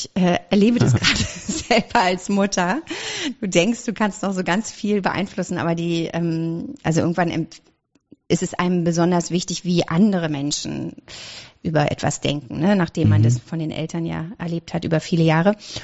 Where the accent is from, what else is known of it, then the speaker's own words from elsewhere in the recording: Berlin, Germany; wir haben eine Dreizimmerwohnung groß geworden in Berlin, Charlottenburg, damals noch, ne, wie das so war, in West-Berlin.